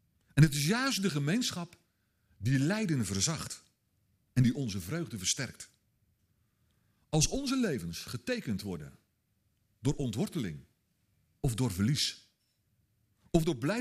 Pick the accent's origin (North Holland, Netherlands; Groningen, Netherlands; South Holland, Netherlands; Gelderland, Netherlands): South Holland, Netherlands; Ik kwam uit de Krimpende Waard, uit het Westen. En de gemeente waar ik was, waar ik woonde, de gemeente Bergambacht